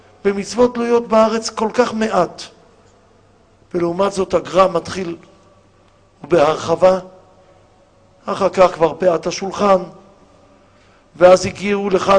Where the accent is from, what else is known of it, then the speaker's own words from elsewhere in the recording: Tel Aviv, Tel Aviv District, Israel; כילד בתל אביב, אני זוכר את עצמי מהרהר ראש השנה לאילנות, מה המשמעות?